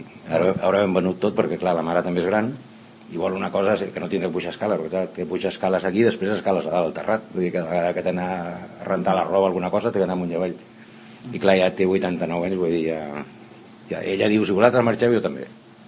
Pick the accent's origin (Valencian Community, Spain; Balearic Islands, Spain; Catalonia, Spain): Catalonia, Spain; Sant Cugat del Vallès; Jo vaig néixer a Sant Cugat. Jo vaig néixer al carrer Sant Jordi número 11. No vam anar a néixer a Terrassa, jo vaig néixer a casa.